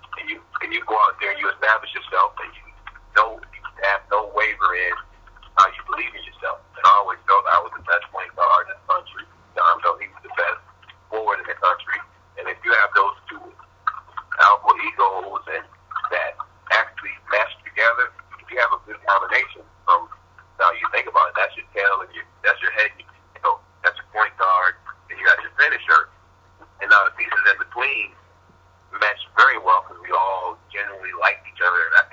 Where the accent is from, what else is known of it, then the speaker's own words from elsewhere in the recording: Syracuse, New York, United States; I'm from Syracuse, I got the skinny kid, I got the skinny white kid, too.